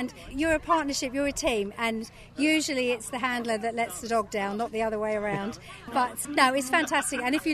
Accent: East of England, United Kingdom; we've travelled a couple of hours, so we're from East Hertfordshire.

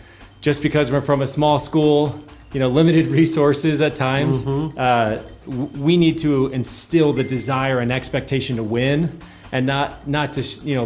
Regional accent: Mesa, Arizona, United States; I actually was raised in Mesa, up in the valley, and went to Mountain View High School, and from local of Arizona

